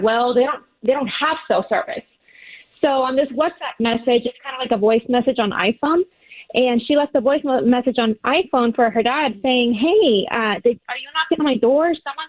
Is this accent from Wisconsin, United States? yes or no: no; Pasadena, Texas, United States; I am from Pasadena, Texas myself, and I know that to be a safe community.